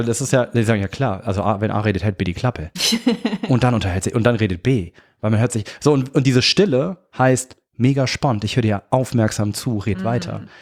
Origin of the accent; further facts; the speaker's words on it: Cologne, North Rhine-Westphalia, Germany; Wo kommst du her? Ich gesagt, aus Köln.